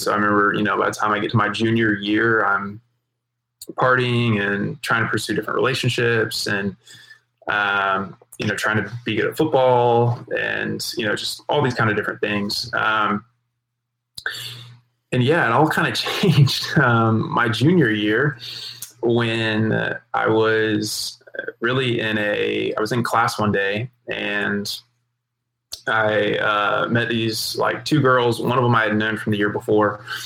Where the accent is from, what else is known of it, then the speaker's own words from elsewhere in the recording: Jacksonville, Florida, United States; I grew up here in Jacksonville, Florida.